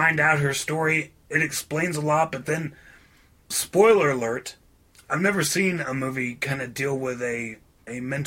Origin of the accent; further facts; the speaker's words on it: United States; it goes in a direction that me as an American movie watcher isn't akin to seeing.